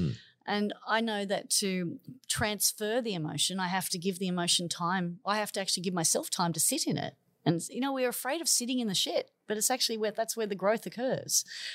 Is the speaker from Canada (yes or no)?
no; Manly, New South Wales, Australia; because growing up in Manly, there was a lot of dream thieves in my life.